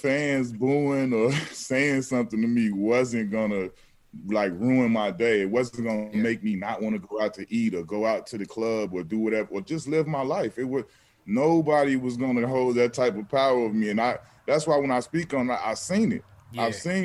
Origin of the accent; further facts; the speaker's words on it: Chicago, Illinois, United States; Man, I'm from Chicago, bro. Like, straight up.